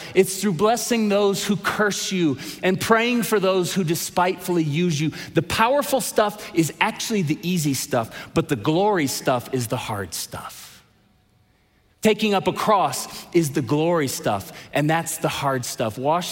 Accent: United States; But great time, like UFC, and we Americans love power.

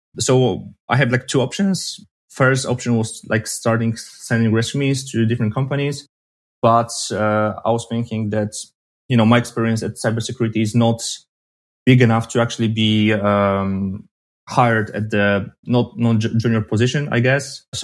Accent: Poland; I'm from Poland, and it has a long border with Ukraine.

